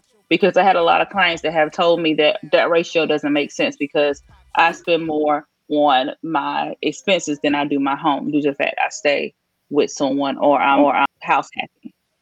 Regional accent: South Carolina, United States; I'm from South Carolina, so I got family out there

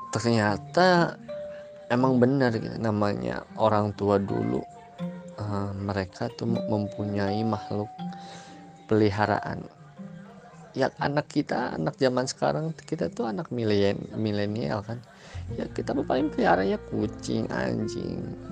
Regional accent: Leuwiliang, West Java, Indonesia; Gue berasal dari Lewiliang, Cibungbulang, Bogor.

